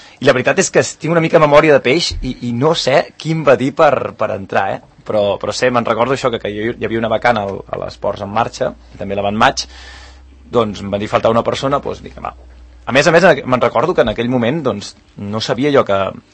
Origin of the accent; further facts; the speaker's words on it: Sant Cugat del Vallès, Catalonia, Spain; also born or lived in Valls; soc de Sant Cugat, també de Valls, soc nascut a Valls, però vaig vindre molt... És a dir, Sant Cugat als 5 anys, és a dir, que soc de Sant Cugat de tota la vida, pràcticament.